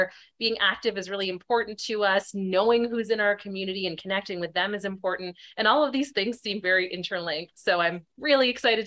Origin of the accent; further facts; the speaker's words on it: Ottawa, Ontario, Canada; also born or lived in Regina, Saskatchewan; So I was born in Regina, Saskatchewan. I grew up in Ottawa.